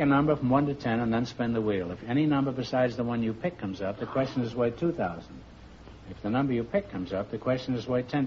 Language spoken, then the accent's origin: English; Massachusetts, United States; born there; Well, it was for me, because I was born in Massachusetts.